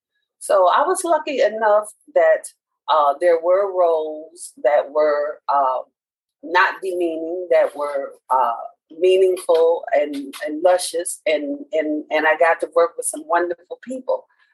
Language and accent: English; Chicago, Illinois, United States; I grew up in Cabrini.